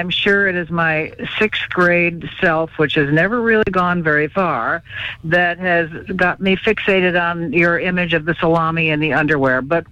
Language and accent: English; United States; growing up in America, mm-hmm. and in a white bread family, I don't really have a solid relationship to that.